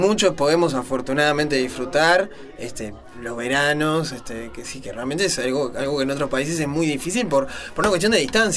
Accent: Canelones, Uruguay; soy de Canelones, ¿no? Actualmente estoy viviendo acá, pero bueno, toda mi vida me crié así.

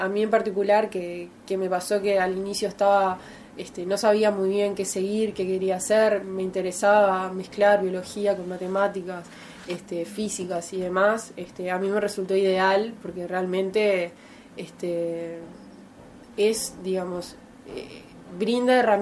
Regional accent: Salto, Uruguay; considerando, digamos, que la carrera arrancó en Salto, yo soy de Salto

